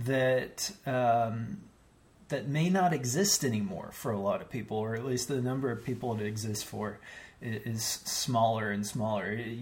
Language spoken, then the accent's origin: English; Colorado, United States; And I grew up in Colorado, so very much a West Coast feel, even though we were landlocked.